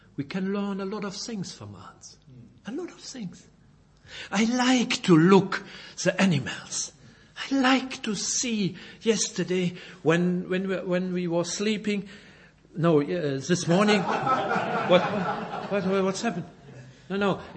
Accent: Belgium; first language French; English is a second language; Sorry for my difficult pronunciation, but I'm not a German, I'm a Belgian, and my first language is German, is French, but sometimes I have difficulty with your wonderful English.

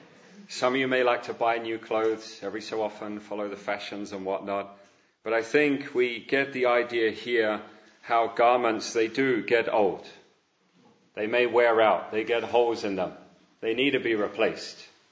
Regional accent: London, United Kingdom; When I was growing up in London

